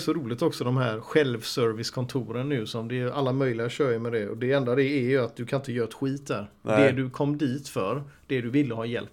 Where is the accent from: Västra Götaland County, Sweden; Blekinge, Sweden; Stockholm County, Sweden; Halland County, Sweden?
Västra Götaland County, Sweden; Gothenburg; jag är från Angered. Så bara, men det är jag med från början, Gårdsten typ.